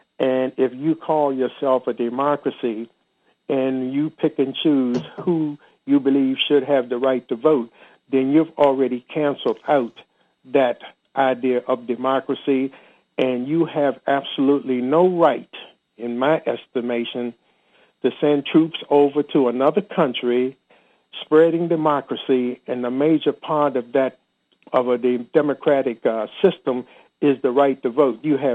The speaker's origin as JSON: {"language": "English", "town": "Washington", "region": "District of Columbia", "country": "United States", "tie": "born or raised there", "said": "And I spent at least 4 hours walking around D.C., my hometown, and seeing just what had happened."}